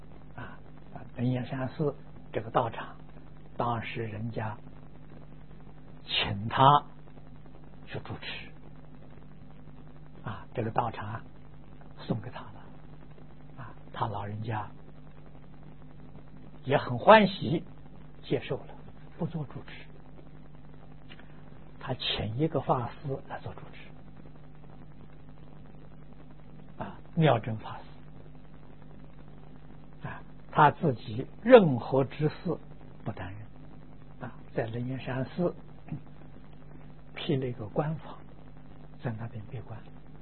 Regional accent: China; 这么长的时间，就是我们中国人所讲的厚积薄发了。

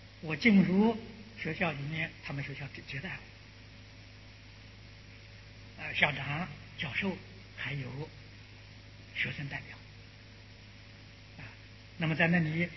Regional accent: Fujian, China; 我在小时候，我的童年在福建，我住在建国，住了六，我的小学在建国店。

